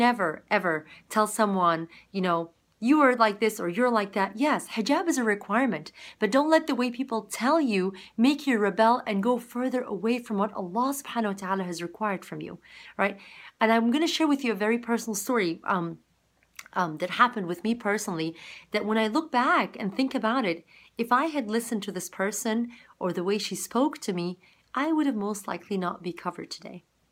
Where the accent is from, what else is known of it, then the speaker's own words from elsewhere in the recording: Zimbabwe; also born or lived in Egypt; I was raised in Zimbabwe as a little child all the way into middle school, and I went to a private British school.